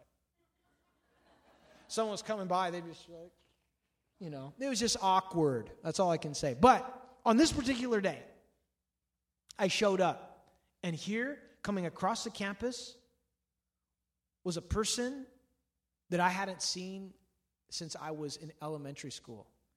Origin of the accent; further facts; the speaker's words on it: Santa Ana, California, United States; And I grew up in Santa Ana, so I know what these guys look like, you know.